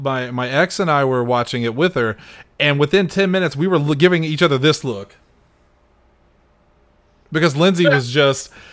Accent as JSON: {"language": "English", "country": "Ireland", "said": "Oh, I'm Irish. It's fine. 90% of this cast is Irish, so it don't matter."}